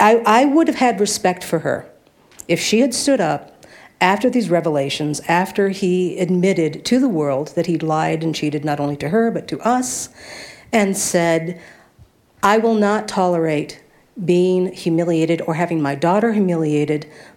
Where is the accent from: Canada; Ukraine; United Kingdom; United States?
United States; Minneapolis, Minnesota; from Minneapolis.